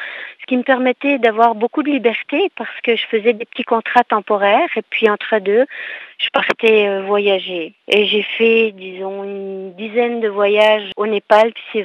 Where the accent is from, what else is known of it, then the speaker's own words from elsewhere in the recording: Jura, Switzerland; Souvent, on me demande si je suis française. Puis quand je suis suisse, ça fait un gros sourire.